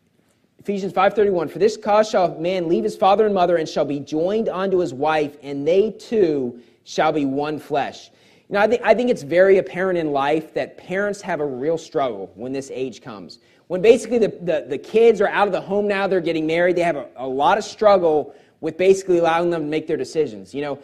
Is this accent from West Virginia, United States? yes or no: yes; West Virginia, United States; But honestly, growing up in West Virginia, it happened a lot.